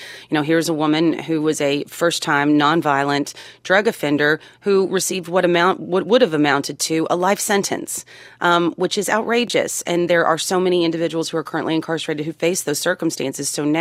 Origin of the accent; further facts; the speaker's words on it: Kentucky, United States; Senator Rand Paul from my home state of Kentucky